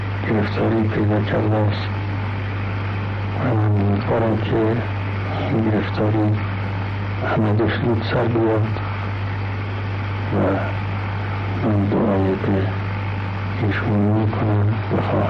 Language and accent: Persian; Iran; این که ما ایرانی هستیم و لبنانی هستند یا جای دیگری هستند